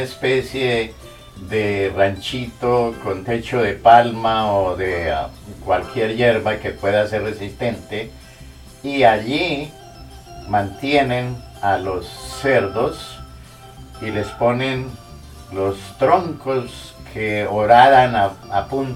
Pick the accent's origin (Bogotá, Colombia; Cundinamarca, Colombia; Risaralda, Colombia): Cundinamarca, Colombia; Cáqueza; now in United States; En mi pueblito pequeño, Caquesa, le decían la cochera. Aquí en Estados Unidos le llaman cochera